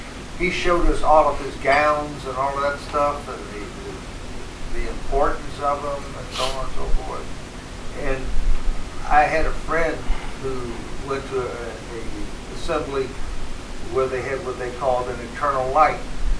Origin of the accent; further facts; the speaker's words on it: Cleveland, Ohio, United States; I was raised in Cleveland, Ohio, and very dominant.